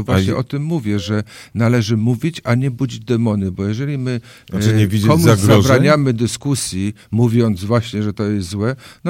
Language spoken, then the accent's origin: Polish; Silesian Voivodeship, Poland; Ja jestem rodowitym Ślązakiem.